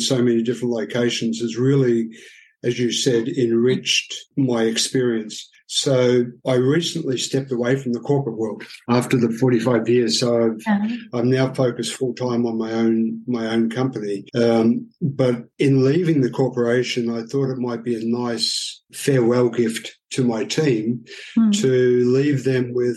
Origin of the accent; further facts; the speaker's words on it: Australia; now in Shanghai, China; I'm Australian, born and bred there, left. Many people call me a nomad, by the way.